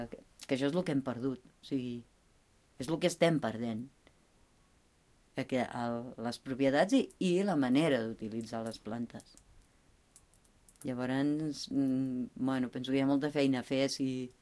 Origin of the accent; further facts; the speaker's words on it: Farrera, Catalonia, Spain; sóc de Casa Maria, de Farrera.